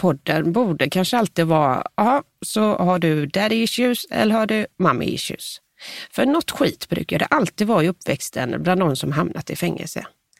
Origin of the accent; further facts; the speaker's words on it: Gothenburg, Västra Götaland County, Sweden; Som den göteborgare jag är så fick jag faktiskt göra en snabb koll.